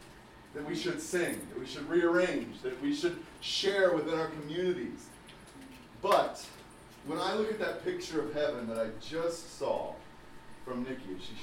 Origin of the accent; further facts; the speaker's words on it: Midwest, United States; So my passion to see is I grew up in Midwest America, mostly white church, but then would sneak to northern Indianapolis to go to church.